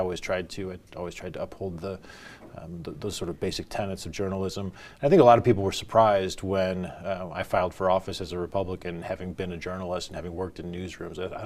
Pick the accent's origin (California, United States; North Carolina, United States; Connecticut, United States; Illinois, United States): Illinois, United States; You know, I grew up in Cook County, Illinois, right, just outside of Chicago